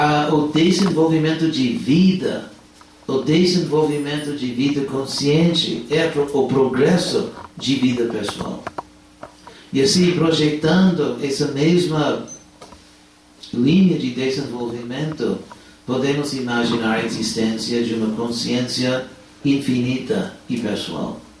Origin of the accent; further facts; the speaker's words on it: Los Angeles, California, United States; now in Brazil; na minha cidade natal, Los Angeles